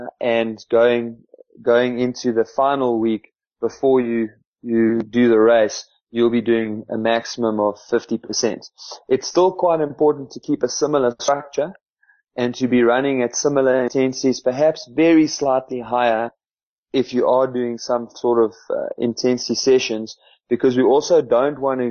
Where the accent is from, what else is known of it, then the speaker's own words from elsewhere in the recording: Welkom, Free State, South Africa; You know, we grew up just outside Welkom